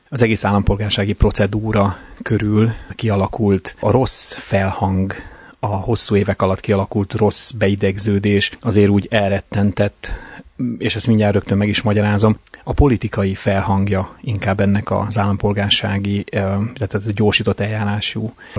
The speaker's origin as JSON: {"language": "Hungarian", "region": "Transylvania", "country": "Romania", "lives_now": "United States", "said": "nem titok, hogy Erdélyből származom, és azáltal, hogy Erdélybe születtem, román állampolgár is vagyok. Kint ugye Amerikában amerikai állampolgár lettem."}